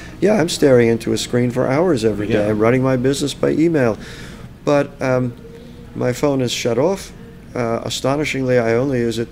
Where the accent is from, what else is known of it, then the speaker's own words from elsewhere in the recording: New York, United States; since I grew up in Westchester